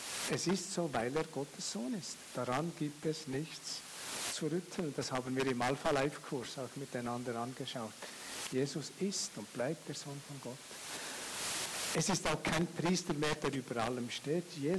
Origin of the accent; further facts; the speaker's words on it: Switzerland; Denn die Schweiz, als Schweizer konnte man damals nicht einfach nach Großbritannien so schnell eine Arbeit bekommen.